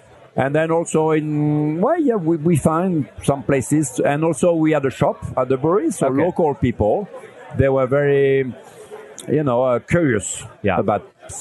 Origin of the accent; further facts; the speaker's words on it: Lille, Hauts-de-France, France; Like, I'm from Lille, from northern France. There's a strong tradition about beer, history.